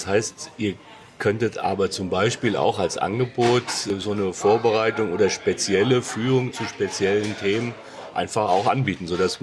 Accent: Hesse, Germany; Ich meine, ich bin gebürtiger Hesse, es gibt kein R in der Sprache bei uns.

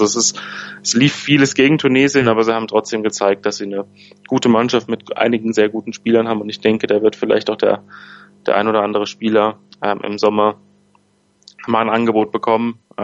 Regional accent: Belgium; German is a second language; Aber in Euphorie ausbrechen würde ich als Belgier noch nicht

